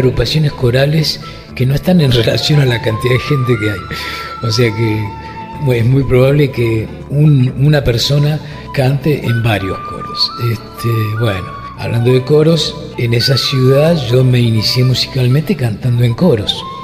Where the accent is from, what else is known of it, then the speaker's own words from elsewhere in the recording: La Plata, Buenos Aires Province, Argentina; nací en la ciudad de La Plata, una ciudad de características universitarias, porque allí siempre vinieron y siguen viniendo gentes de toda Latinoamérica, sobre todo, porque es una ciudad que tiene muchas facultades.